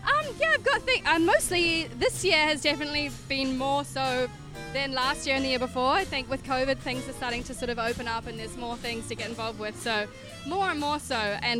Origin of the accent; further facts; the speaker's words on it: New Zealand; moved away as an adult; now in Cambridge, United Kingdom; No, I'm from New Zealand, actually. I moved to the UK about 4 years ago to study here, and I love living in Cambridge.